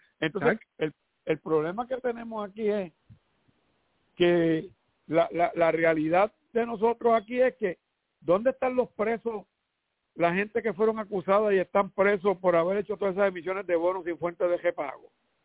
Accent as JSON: {"language": "Spanish", "country": "Puerto Rico", "said": "somos los puertorriqueños."}